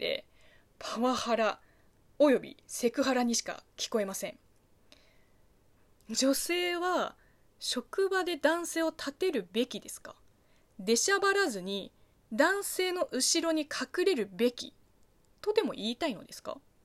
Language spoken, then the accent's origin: Japanese; South China, China; Japanese is a second language; 私南地方の出身なんですけれども、北京に行ってよく言われるのが